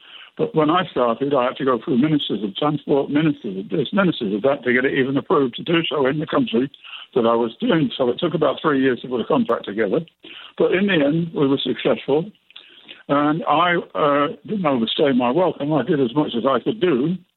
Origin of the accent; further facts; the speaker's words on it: England, United Kingdom; I was born in World War II underneath fire shooting down Messerschmitts, and I made my first flight in 1953 in the Tiger Moth